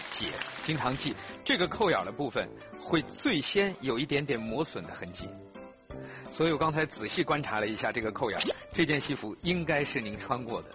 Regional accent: China; now in Beijing, China; 我小的时候是在长江边长大，生活在江边的孩子最亲近的就是长江水。我大学毕业之后留在了北京，北京是我今天生活的家园

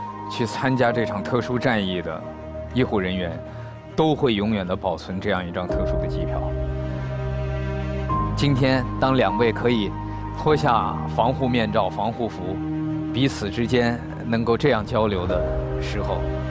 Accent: Wuhan, Hubei, China; 是因为我是武汉人，我是一个武汉人，尽管当时疫情最严峻的时候我不在家乡

